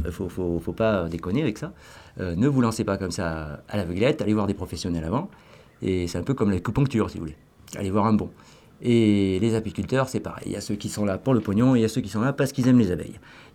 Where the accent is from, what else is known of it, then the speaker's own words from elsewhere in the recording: Corsica, France; Donc moi je suis originaire de Corse, alors effectivement ça ressemble.